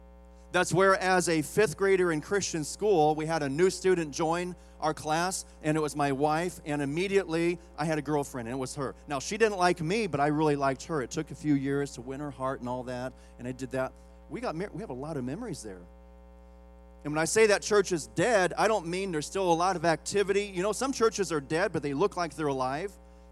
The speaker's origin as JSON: {"language": "English", "region": "Iowa", "country": "United States", "tie": "born or raised there", "said": "we landed in my hometown of Iowa to get over jet lag."}